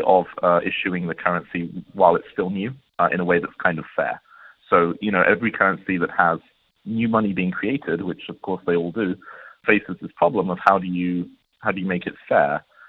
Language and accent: English; United Kingdom; now in Zurich, Switzerland; I'm a British software developer who has been working on Bitcoin now since the second half of 2010.